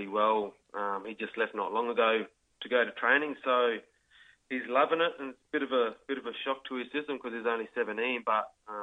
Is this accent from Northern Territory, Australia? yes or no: yes; Alice Springs, Northern Territory, Australia; now in Sydney, Australia; Yeah, growing up in Alice, we only had water holes and I've never been much of a sea person, but I'm getting there.